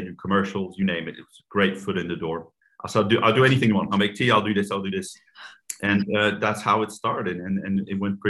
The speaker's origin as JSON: {"language": "English", "country": "Netherlands", "tie": "born or raised there", "moved": "yes", "lives_now": "United States", "said": "I grew up in Holland, and there is no industry to speak of in what I do."}